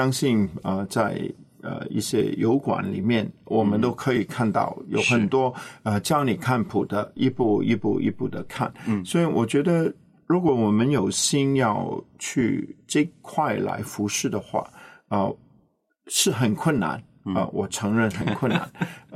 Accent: Hong Kong; Chinese is a second language; 我是香港长大的，我华语讲的绝对不好，那个普通话真的很糟糕。

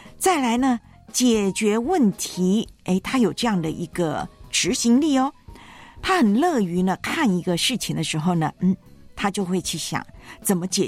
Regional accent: Taiwan; 因为我老家呢，台湾啊，这个馒头真是花样百出

